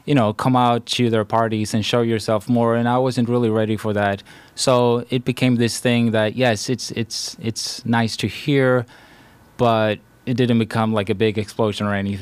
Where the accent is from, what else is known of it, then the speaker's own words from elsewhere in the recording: Stockholm, Stockholm County, Sweden; moved away as an adult; now in United States; So I'm born and raised in Stockholm, and I 6 months came out here